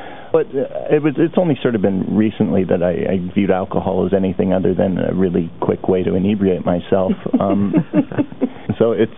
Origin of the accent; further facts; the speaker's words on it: Kamloops, British Columbia, Canada; When I was growing up, I grew up in Kamloops, where I don't know if they actually have wine